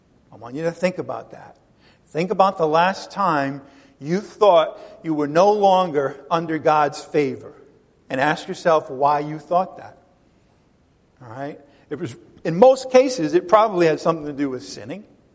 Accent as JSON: {"language": "English", "region": "New England", "country": "United States", "said": "But I come from New England, where I told you this last week."}